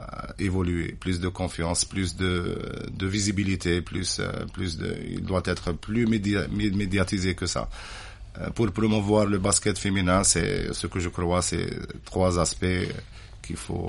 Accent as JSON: {"language": "French", "country": "Algeria", "said": "Nous, en Algérie, c'est bon."}